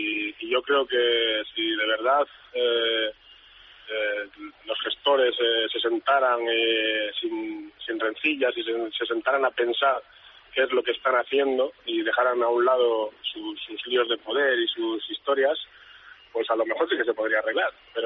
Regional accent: Cantabria, Spain; Y yo soy de Cantabria

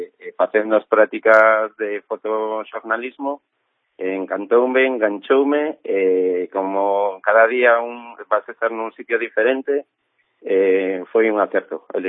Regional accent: Cambados, Galicia, Spain; eu partía sempre dende Cambados, que é o meu pobo

